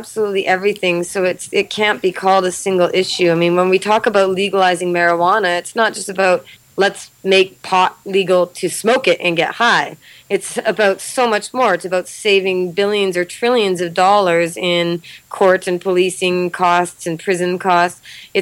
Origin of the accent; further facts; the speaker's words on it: Kamloops, British Columbia, Canada; I'm born in Kamloops, BC, British Columbia here. And I was born and raised there.